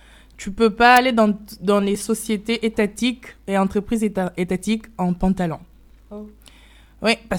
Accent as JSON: {"language": "French", "town": "Goma", "region": "North Kivu", "country": "DR Congo", "said": "RDC, et à Goma, précisément, vu que moi je suis de Goma"}